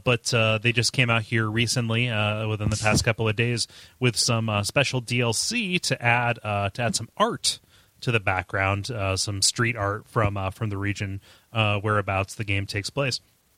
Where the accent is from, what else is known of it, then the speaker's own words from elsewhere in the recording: Mansfield, Ohio, United States; So people would call Mansfield, my hometown. Or the city near my hometown, Mantucky